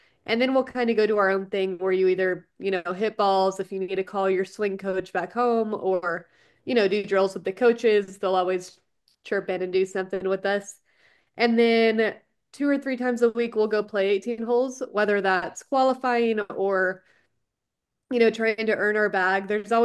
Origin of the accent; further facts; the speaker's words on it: Richardson, Texas, United States; I grew up since I was born in Richardson, Texas, just north of Dallas